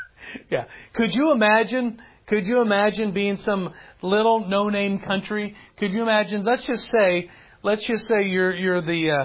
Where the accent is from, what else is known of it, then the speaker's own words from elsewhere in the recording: United States; As an American, I could get pretty mouthy on the island of Madagascar